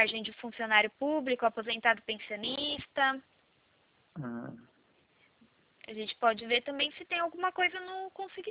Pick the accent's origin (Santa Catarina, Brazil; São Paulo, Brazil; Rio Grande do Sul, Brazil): São Paulo, Brazil; Isso, sou de São Paulo.